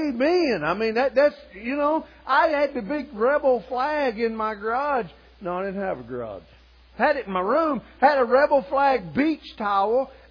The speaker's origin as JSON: {"language": "English", "region": "Southern United States", "country": "United States", "tie": "born or raised there", "said": "I'm Southern by the grace of God, okay? But I'm an American. I don't have a problem with the South. I love the South. This is where I was raised at."}